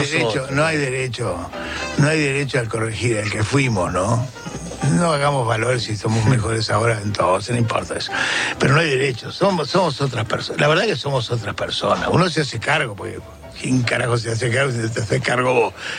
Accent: Chaves, Buenos Aires, Argentina; born there; Era un universo pueblerino. Yo no viví en Chávez. Nací en Chávez, pero no viví en Chávez.

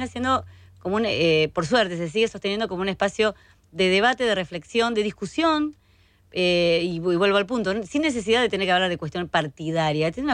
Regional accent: Argentina; no es muy agradable para nosotros que somos argentinos que haya sucedido

